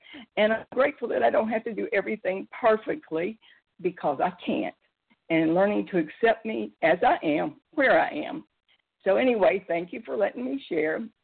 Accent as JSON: {"language": "English", "town": "Pensacola", "region": "Florida", "country": "United States", "said": "I'm a grateful, recovering, compulsive overeater, and I'm from Pensacola, Florida."}